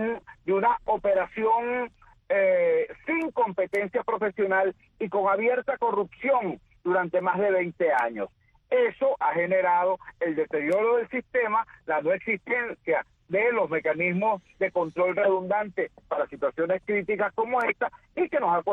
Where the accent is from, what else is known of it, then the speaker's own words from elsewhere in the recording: Venezuela; como activista social y como venezolano me preocupa gravemente.